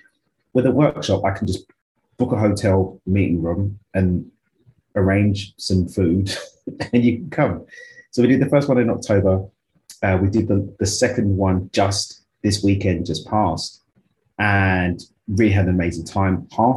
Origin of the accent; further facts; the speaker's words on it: London, United Kingdom; whichever one fancies to tickle. I'm from East London in the UK. I live in Cabo.